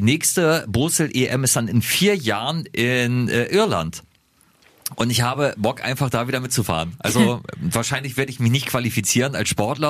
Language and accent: German; Lower Saxony, Germany; da, wo ich herkomme, aus dem Landkreis Cuxhaven